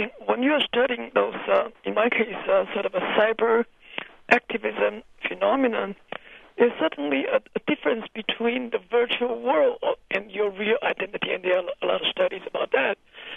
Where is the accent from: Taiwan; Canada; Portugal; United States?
Taiwan; And I came from Taiwan. There's really no known group of terrorist group in Taiwan.